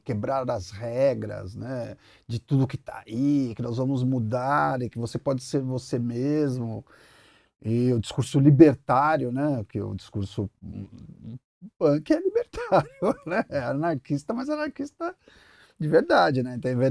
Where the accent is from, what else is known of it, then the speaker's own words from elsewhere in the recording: São Paulo, Brazil; sou lá do bairro do Limão.